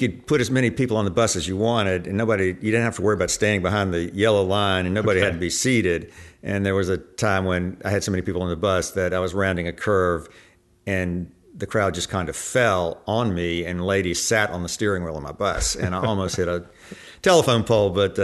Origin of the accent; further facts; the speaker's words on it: Lynchburg, Virginia, United States; So, growing up in Lynchburg, it was an interesting time.